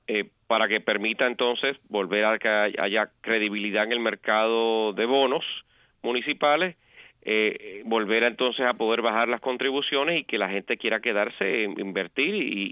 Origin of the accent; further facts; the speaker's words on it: Puerto Rico; los puertorriqueños, aunque por un lado somos ciudadanos americanos